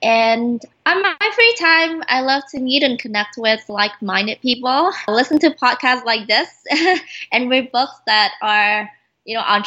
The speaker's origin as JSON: {"language": "English", "country": "Vietnam", "tie": "born or raised there", "moved": "as an adult", "lives_now": "Canada", "said": "So I'm Vietnamese, 100%. I was born and raised in Vietnam, and I came to Canada in 2006. As an international student. So I've been away from home for like a little bit over 10 years now."}